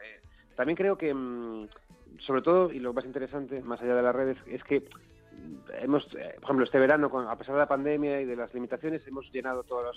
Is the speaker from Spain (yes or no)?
yes; Galicia, Spain; now in Madrid, Spain; Yo, además, como gallego que vive en Madrid